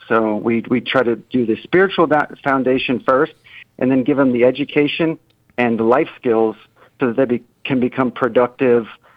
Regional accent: New Orleans, Louisiana, United States; And I'm from New Orleans, born and raised.

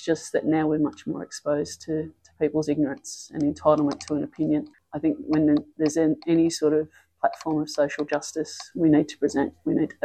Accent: Footscray, Victoria, Australia; I grew up in Footscray, so in the 80s

